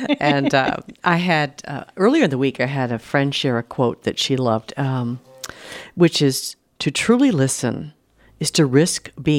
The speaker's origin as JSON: {"language": "English", "region": "East Coast", "country": "United States", "said": "And I'm from the East Coast, so I can beat that number. I can talk way faster than that, because that's what we did on the East Coast."}